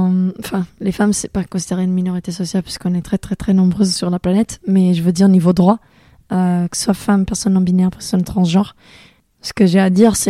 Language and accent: French; Portugal; now in France; j'ai choisi de rejoindre mon père en France parce que je suis portugaise